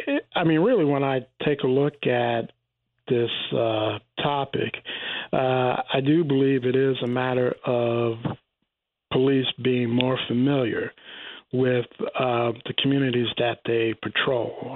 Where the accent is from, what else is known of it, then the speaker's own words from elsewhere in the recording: Richmond, Virginia, United States; And in my hometown of Richmond, Virginia, of course, for anyone who's been there, you know there is a avenue, Monument Avenue